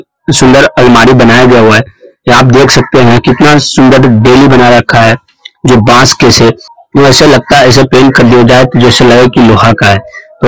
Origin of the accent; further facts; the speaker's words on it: Bihar, India; हमारे गांव में बिहार में एक गांव है ऐसा